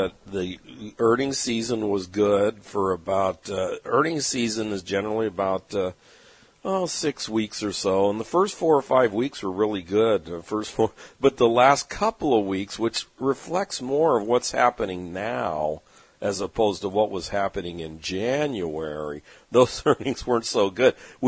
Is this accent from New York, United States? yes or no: no; San Diego, California, United States; yeah, and you go to some of these cities like my hometown of San Diego, the average home price is now $1 million.